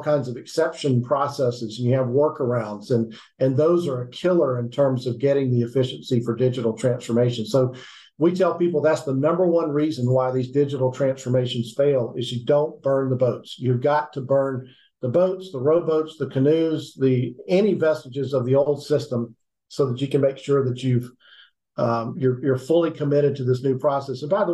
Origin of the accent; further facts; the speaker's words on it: Louisiana, United States; So I grew up in Louisiana, and so Texas barbecue is more what I like